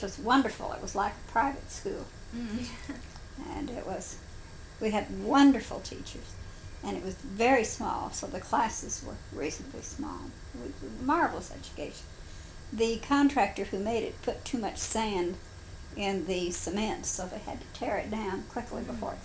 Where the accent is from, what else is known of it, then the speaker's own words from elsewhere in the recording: United States; accent: General American plus South; And insofar as any other influence, I'm general American plus South is all I can guess.